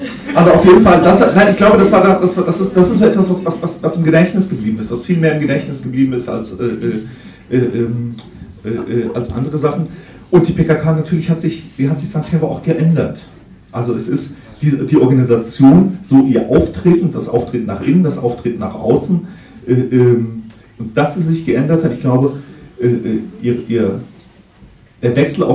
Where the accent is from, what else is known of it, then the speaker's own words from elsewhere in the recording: Rüsselsheim, Hesse, Germany; Es gab in Rüsselsheim, wo ich aufgewachsen bin, Ende der 80er Jahre